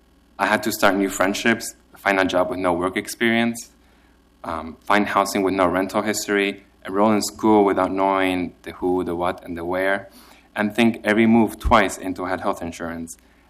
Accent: Santiago, Santiago Metropolitan Region, Chile; English is a second language; now in United States; I come from Santiago, Chile.

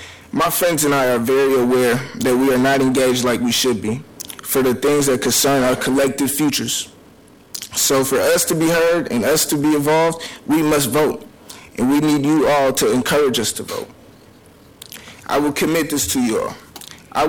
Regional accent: Portland, Oregon, United States; As a young Black man growing up in Northeast Portland, I have been raised by two strong Black women, my mom and my grandma.

